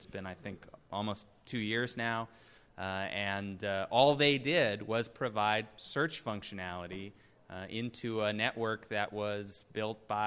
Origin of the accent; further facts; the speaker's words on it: United States; I'm just an American lawyer, right?